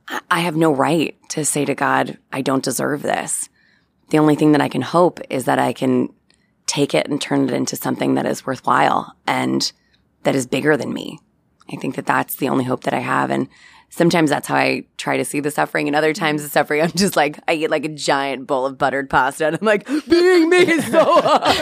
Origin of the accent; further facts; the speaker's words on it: New York, United States; now in Brooklyn, United States; I grew up on Long Island and I live in Brooklyn, but my parents have retired in Vermont.